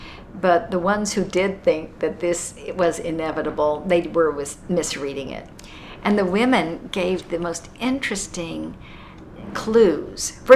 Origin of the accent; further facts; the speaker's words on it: Dallas, Texas, United States; Now, I come from Dallas, Texas